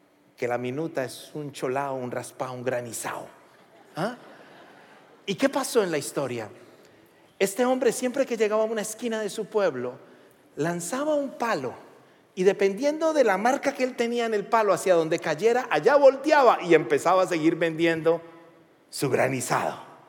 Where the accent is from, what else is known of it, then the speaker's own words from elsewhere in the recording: Venezuela; minuta en mi país es un documento legal. Y creo que para América del Sur es un documento legal. Una minuta en Venezuela, lo leí completamente, es un papel firmado, documentado, escrito y notarizado.